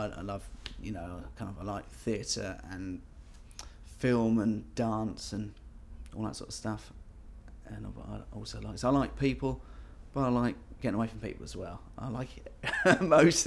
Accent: Rodmell, South East England, United Kingdom; also born or lived in London; Moved to Brighton for 2 years and then moved to a little village in East Sussex near Lewes, about 4 miles out, from the age of 12. Grew up in a village called Rodmell. And I lived there

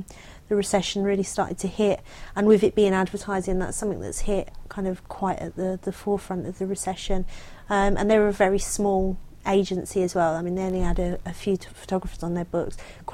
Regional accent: London, United Kingdom; Always London. Yeah, always London. My great-grandfather was adopted into our family, and he's very dark-skinned, so we've got some kind of, I don't know what background, in there somewhere, but all of my family for the last few generations

